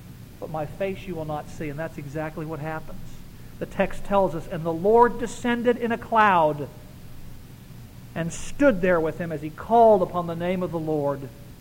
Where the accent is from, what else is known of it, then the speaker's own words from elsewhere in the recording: Pennsylvania, United States; And I grew up in Pennsylvania. We had hard winters there